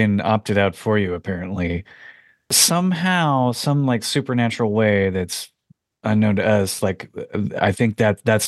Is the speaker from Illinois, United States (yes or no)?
no; Oregon, United States; Nope. And I'm from Oregon.